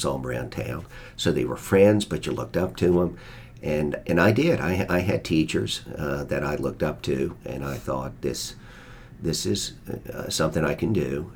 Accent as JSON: {"language": "English", "region": "Virginia", "country": "United States", "tie": "born or raised there", "said": "No. I think growing up on the Northern Neck, I'm not sure that me or any of my buddies, you know, we didn't have 5-year plans or 10-year plans."}